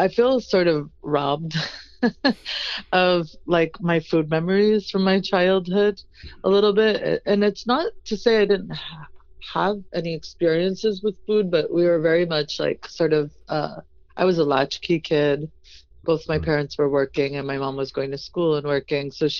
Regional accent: New England, United States; just being Palestinian. Like, my aunt, you know, we grew up in New England, and we would like take trips to Plymouth Rock

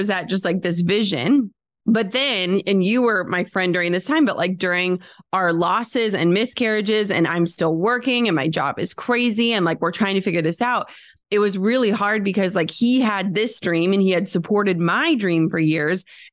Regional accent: Midwest, United States; we're from the Midwest. My parents worked the same jobs for decades.

